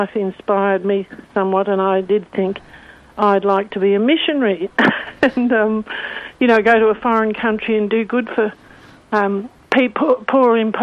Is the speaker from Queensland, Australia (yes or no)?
no; Victoria, Australia; I'm a country girl. I was brought up in Western Victoria and on a farm. So I'm a farm girl too, and in a Catholic family where religion and faith was pretty important but not talked about all the time.